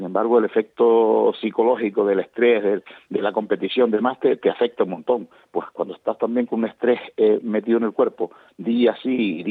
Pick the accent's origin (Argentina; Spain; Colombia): Spain; Canary Islands; Ya hoy viajamos hacia Fuerteventura, la verdad que deseando llegar a mi tierrita.